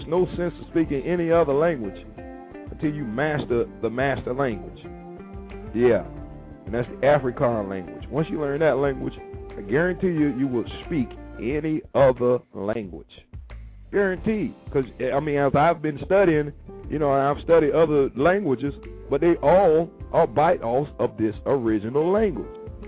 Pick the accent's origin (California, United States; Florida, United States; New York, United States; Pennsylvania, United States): Florida, United States; Tampa; I'm from the South, I'm 813 Tampa Bay, Florida